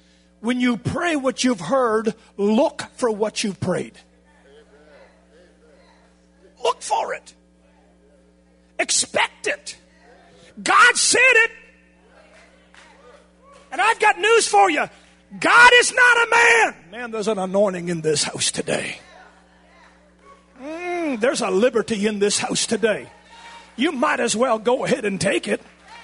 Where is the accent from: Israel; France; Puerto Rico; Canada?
Canada; now in United States; I'm a Canadian. I can't vote anyhow. But I've lived here. I paid taxes for over 25 years.